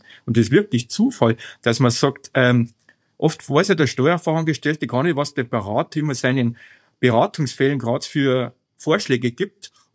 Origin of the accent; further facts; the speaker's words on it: Bavaria, Germany; Wobei ich natürlich schon als Bayer natürlich auch die Grundhaltung habe